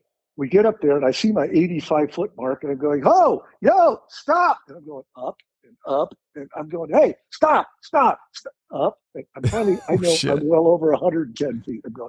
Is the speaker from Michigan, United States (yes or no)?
no; Woodland Hills, California, United States; When I was a kid, okay, we grew up in Woodland Hills.